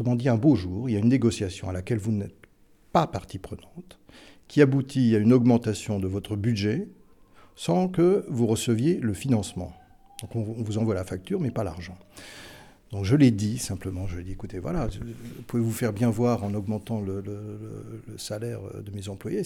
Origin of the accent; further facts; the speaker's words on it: France; moved away as an adult; Moi, je venais de France, je trouvais ça un peu curieux.